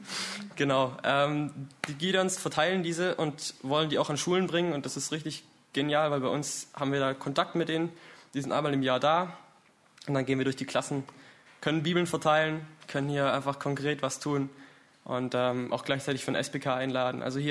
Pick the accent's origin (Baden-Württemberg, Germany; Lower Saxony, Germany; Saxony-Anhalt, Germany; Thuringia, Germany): Baden-Württemberg, Germany; Herrenberg; Also ich komme aus Herrenberg. Das ist die S1 einfach voll durch. Ich bin auf dem Gymnasium, bin 13. Klasse, mache also bald Abi.